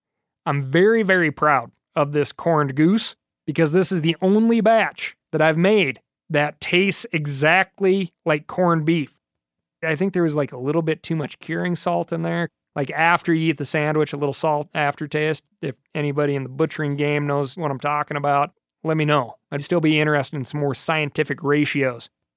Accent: Montana, United States; In fact, here in my home state of Montana, the Department of Wildlife just did a shameful act

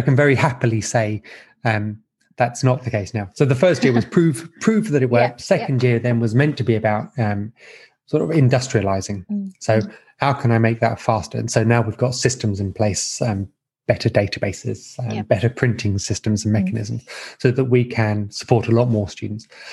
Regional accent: East of England, United Kingdom; accent: Essex; I'm wondering now whether or not my Essex accent is coming through a lot more than I was expecting it to.

